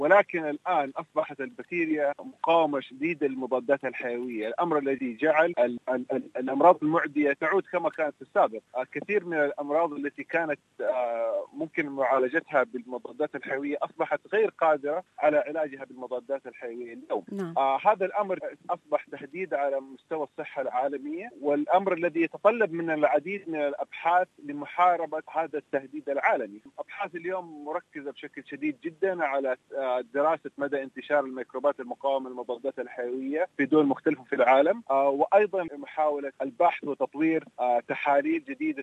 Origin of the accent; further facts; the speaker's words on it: Saudi Arabia; moved away as an adult; now in Australia; أنا درست وترعرعت ونشأت في المملكة العربية السعودية، موطني وبلدي الأول.